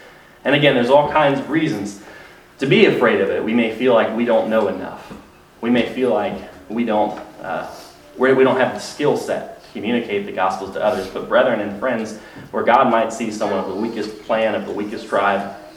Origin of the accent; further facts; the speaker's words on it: Tampa, Florida, United States; a gentleman in my hometown. It's more like a home city, Tampa.